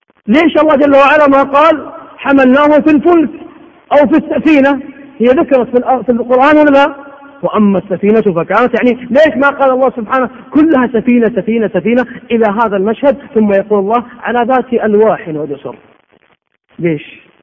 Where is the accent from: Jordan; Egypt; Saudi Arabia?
Saudi Arabia; Riyadh, Riyadh Province; هذا مشهد شباب عندنا في الرياض يلهون ويرتعون